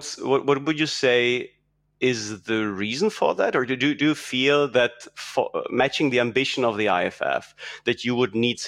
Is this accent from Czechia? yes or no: yes; Czechia; English is a second language; It's quite a weird setup because you're a Czech native. I'm a Czech native. We're speaking English, but I'm pretty sure we'll manage.